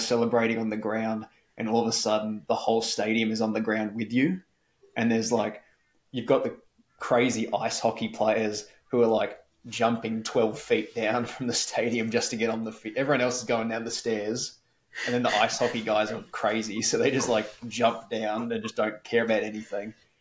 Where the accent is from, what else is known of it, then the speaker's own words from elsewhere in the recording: Adelaide, South Australia, Australia; also born or lived in Melbourne, Australia; And I just leaned on the fact that I was from Adelaide and Melbourne.